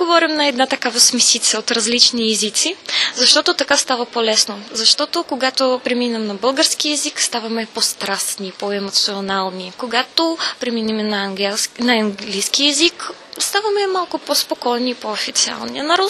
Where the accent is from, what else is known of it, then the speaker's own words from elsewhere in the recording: Russia; Bulgarian is a second language; now in Bulgaria; Аз съм от Русия, обаче тук е много зелено